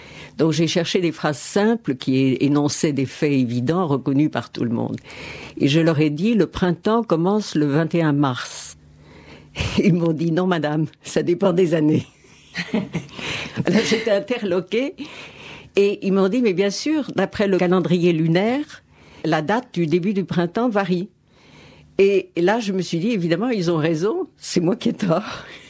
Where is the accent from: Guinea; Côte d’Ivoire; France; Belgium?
France; Lyon, Auvergne-Rhône-Alpes; born there; Tout à fait, oui. Je suis née à Lyon.